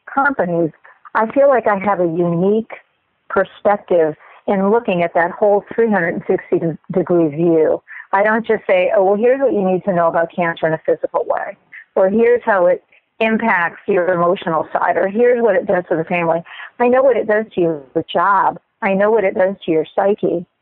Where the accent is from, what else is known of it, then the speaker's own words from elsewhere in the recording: Miami, Florida, United States; moved away as an adult; I moved when I was 24. I moved to Japan from Miami, where I grew up, and took a job with the Department of Defense Overseas Teaching Program.